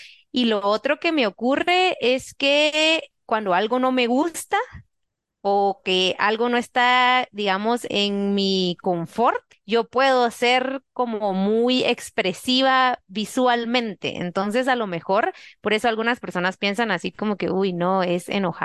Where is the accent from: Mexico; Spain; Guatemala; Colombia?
Guatemala; porque como guatemaltecos eso no ocurre, ¿verdad?